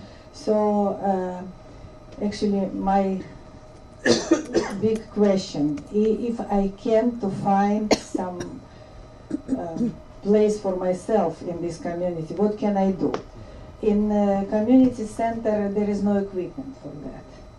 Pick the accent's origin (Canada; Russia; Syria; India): Russia; English is a second language; moved away as an adult; also born or lived in Connecticut; now in United States; educated, from my former country is Russia. But I live in the United States already more than 24 years.